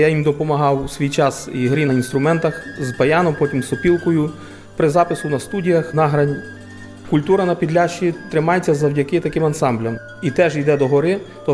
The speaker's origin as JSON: {"language": "Ukrainian", "region": "Rivne Oblast", "country": "Ukraine", "said": "Я сам з Рівненської області, не самого Рівного"}